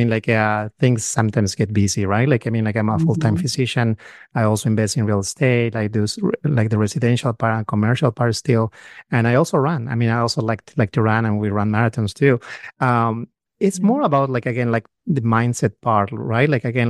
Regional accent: Peru; English is a second language; moved away as an adult; now in United States; So my wife and I, we're actually both from South America, from Peru. We both are physicians. We came here to the US about 15 years ago.

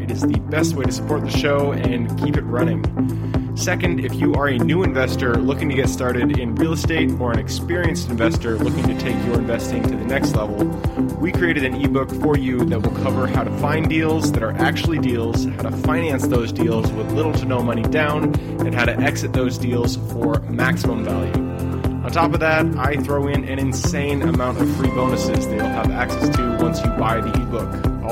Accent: Seattle, Washington, United States; Woo, that's my hometown. Go Seattle.

